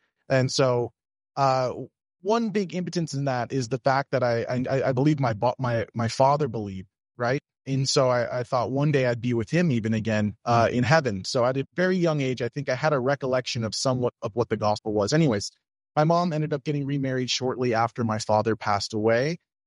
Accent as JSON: {"language": "English", "town": "Las Vegas", "region": "Nevada", "country": "United States", "tie": "born there", "said": "So I grew up in a Christian household. I was born in Las Vegas, Nevada."}